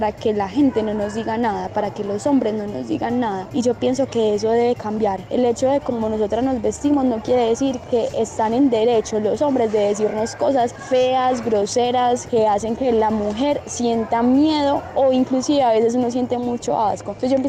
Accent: Envigado, Antioquia, Colombia; vivo en Envigado, soy de Envigado

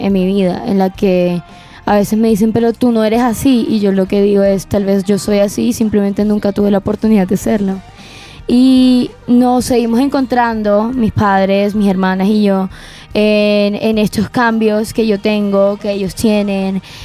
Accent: Barranquilla, Atlántico, Colombia; yo crecí en Barranquilla, una ciudad muy rockera

